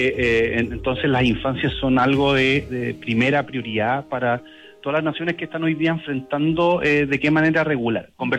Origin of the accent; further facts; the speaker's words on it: Chile; orgullosos como chilenos de ser de los espacios de divulgación científica más importantes del mundo